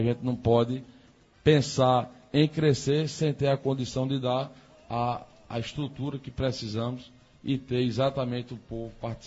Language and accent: Portuguese; Afogados da Ingazeira, Pernambuco, Brazil; a base de sustentação do Afogareta, do Sandubão, do Zero Grau, é o povo da minha terra. É o povo que há 24 anos é cliente do Sandubão, há 20 anos é cliente do Zero Grau, há 16 anos é associado do Bloco Arerê. Então, eu tenho que agradecer ao povo de Afogados